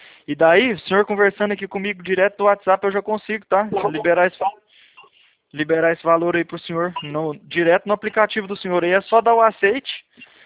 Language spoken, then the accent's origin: Portuguese; Curitiba, Paraná, Brazil; aí eu sou de Curitiba, na verdade, né?